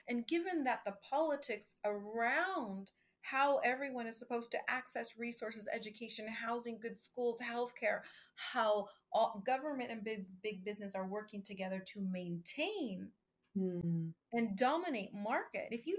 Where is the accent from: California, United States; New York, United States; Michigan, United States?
California, United States; Oakland; born there; I was born an activist because I was born in Oakland, California.